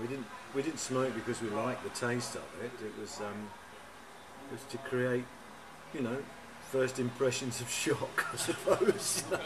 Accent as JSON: {"language": "English", "town": "Leicester", "region": "East Midlands", "country": "United Kingdom", "tie": "born there", "said": "I was born in Leicester. It would take, 15 minutes to walk to where I live from here."}